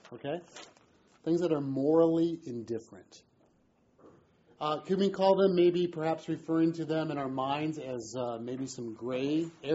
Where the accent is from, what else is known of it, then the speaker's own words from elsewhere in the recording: Huntington Beach, California, United States; I'm from Huntington Beach.